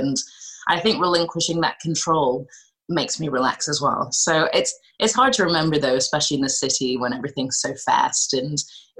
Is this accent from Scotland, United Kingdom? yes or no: yes; Scotland, United Kingdom; I was growing up in Scotland and, you know, completely different skin color from everybody else